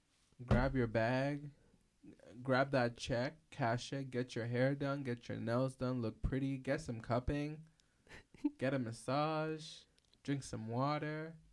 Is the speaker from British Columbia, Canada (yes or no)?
yes; Surrey, British Columbia, Canada; I'm not Quebecois. I'm from here. I grew up in Surrey.